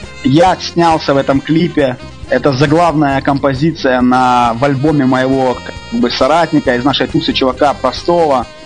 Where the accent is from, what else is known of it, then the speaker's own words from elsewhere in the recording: Zaporizhzhia, Zaporizhzhia Oblast, Ukraine; из Запорожья. То есть это таких четыре ветерана украинского рэпа.